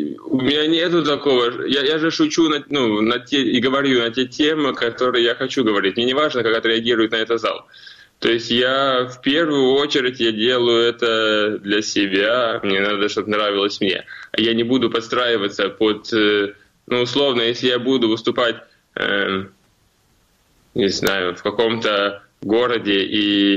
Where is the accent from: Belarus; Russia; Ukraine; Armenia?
Ukraine; Nizhnegorskyi, Crimea; now in Kyiv, Ukraine; Потому что я из Крыма, и там из маленького поселка, из Нижнегородского